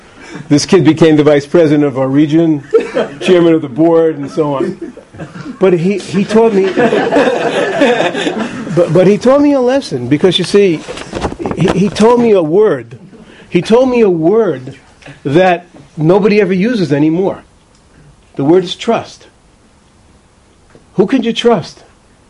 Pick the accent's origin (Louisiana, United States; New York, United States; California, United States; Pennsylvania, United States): New York, United States; I said, I come from New York. In New York, we don't trust anybody.